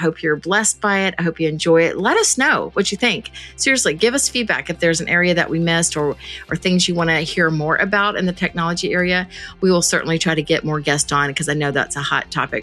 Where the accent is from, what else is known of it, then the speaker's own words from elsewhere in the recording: Atlanta, Georgia, United States; We just established that I'm from Atlanta and you're in Atlanta.